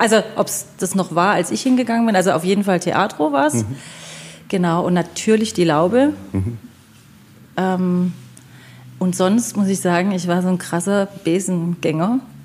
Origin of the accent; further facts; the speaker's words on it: Neckargartach, Baden-Württemberg, Germany; Und deswegen bin ich schon immer in Neckargattach groß geworden.